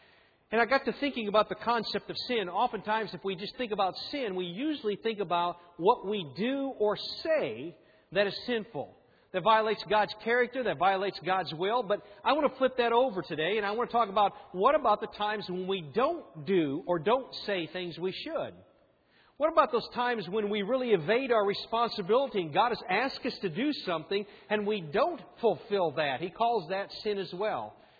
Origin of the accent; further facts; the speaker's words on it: Illinois, United States; it's not like the barns I grew up in Illinois.